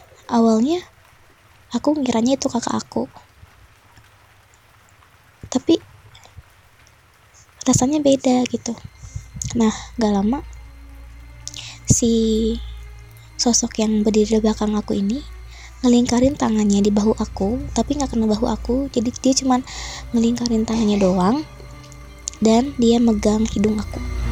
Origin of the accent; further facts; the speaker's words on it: Bogor, West Java, Indonesia; Aku dari Bogor.